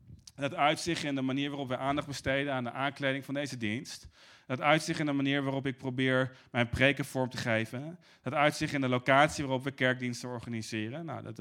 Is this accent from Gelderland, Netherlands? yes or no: yes; Arnhem, Gelderland, Netherlands; Ik ben in Arnhem opgegroeid